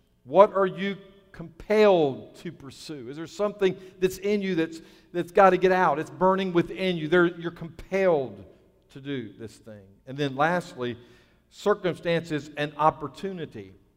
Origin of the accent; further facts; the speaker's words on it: Matthews, North Carolina, United States; I grew up in Matthews.